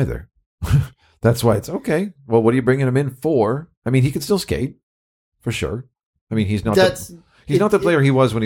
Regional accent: Montreal, Quebec, Canada; I say this as a born Quebecer. I'm an Anglophone from Montreal. I was born there. I have the Quebec birth certificate

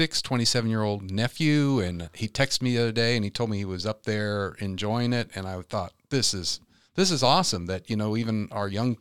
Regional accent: Oak Grove, Missouri, United States; I was from Oak Grove in our high school years, many decades apart from each other.

